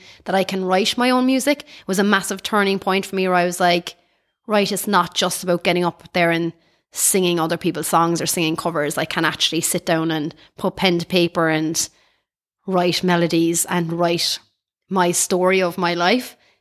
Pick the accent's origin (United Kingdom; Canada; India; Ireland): Ireland; County Cork; There's your one that can't pronounce her THs. So you know what? I'm rolling with it. I'm from Cork.